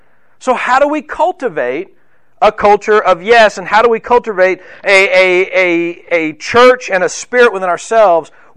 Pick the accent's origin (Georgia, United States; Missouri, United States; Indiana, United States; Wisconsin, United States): Missouri, United States; When my wife and I moved to Kentucky. We're from Missouri.